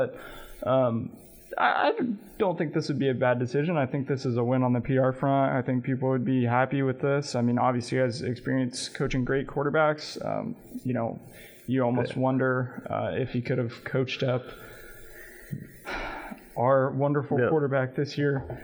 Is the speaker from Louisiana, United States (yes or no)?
no; Texas, United States; growing up in West Texas, I obviously know a lot about tech.